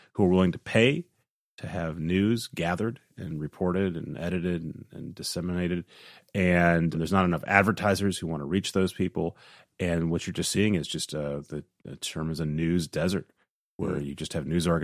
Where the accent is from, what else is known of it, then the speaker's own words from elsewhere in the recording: Midwest, United States; I think of growing up in the Midwest, in the U.S.